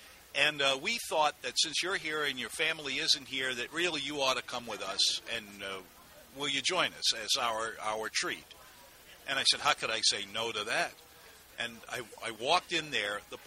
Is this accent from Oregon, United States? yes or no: no; New Orleans, Louisiana, United States; born there; now in New Orleans, United States; I was born on Mardi Gras. That's not a joke. I really was. And I'm as New Orleans a guy as you can possibly have. I've never been out of the city for more than, well, now 6 weeks at a time.